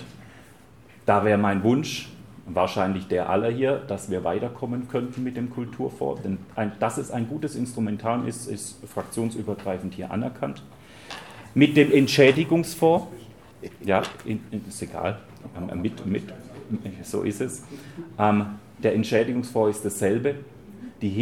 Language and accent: German; Würzburg, Bavaria, Germany; da unterstreiche ich vielleicht als Würzburger